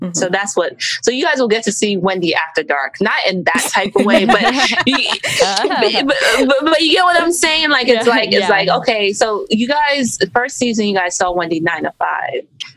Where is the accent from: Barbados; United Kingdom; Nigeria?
Nigeria; yes, I'm Nigerian, but it's my Nigerian culture and heritage that has pushed me to do all of these things simultaneously.